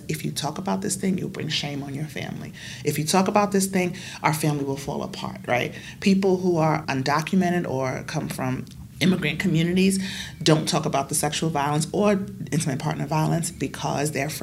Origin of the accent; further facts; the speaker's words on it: United States; now in Australia; the unique thing about the Aboriginal community here, for me as an American